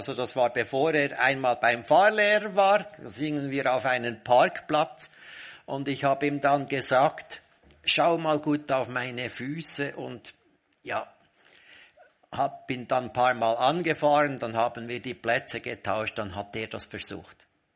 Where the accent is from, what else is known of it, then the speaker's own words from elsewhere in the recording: Bern, Switzerland; accent: Bernese German; ich bin ein Berner und ich spreche sonst immer Berndeutsch in meinen Predigten. Deshalb ist mein Deutsch nicht so hoch wie das von Daniel.